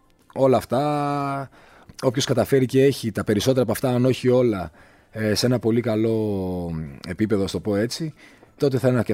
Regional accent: Louros, Epirus, Greece; εγώ προσωπικά προπονούμουν στο χωριό μου, στο Λούρο, έξω από το σπίτι μου σε μια ανηφόρα.

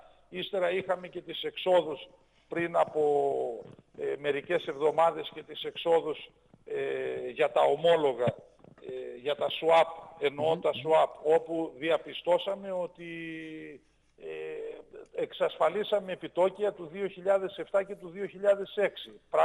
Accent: Thessaloniki, Central Macedonia, Greece; Εγώ δηλαδή που είμαι από τη Θεσσαλονίκη και συναναστρέφομαι εκεί με κόσμο

